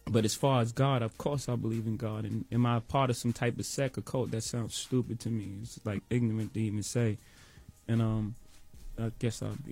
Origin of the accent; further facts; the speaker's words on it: Brooklyn, New York, United States; I'm from Marcy Projects.